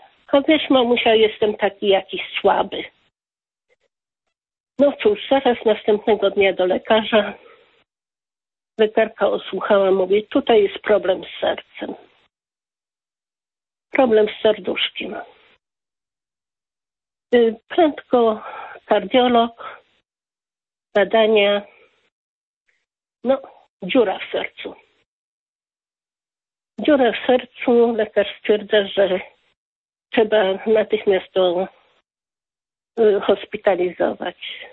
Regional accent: Silesian Voivodeship, Poland; pochodzimy ze Śląska i mieszkamy na Śląsku

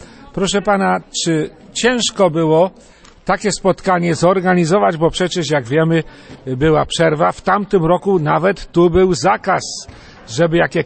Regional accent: Lesser Poland, Poland; Ja czasem przez Dobczycę jadę do swojego rodzinnego domu, bo ja pochodzę spod Limanowej.

